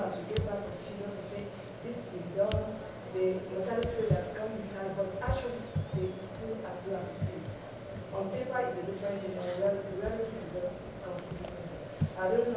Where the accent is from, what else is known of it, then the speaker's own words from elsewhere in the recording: Nigeria; I'm from Nigeria.